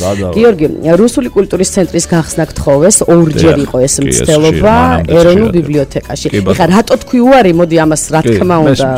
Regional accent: Guria, Georgia; იმიტომ რომ გურია, მე რადგან გურული ვარ, ალბათ რაღაცა ემოციები არის, ხო?

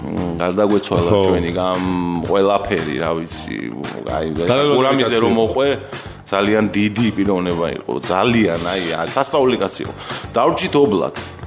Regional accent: Ozurgeti, Guria, Georgia; გავიზარდე ოზურგეთში, ან სკოლა იქ დავამთავრე

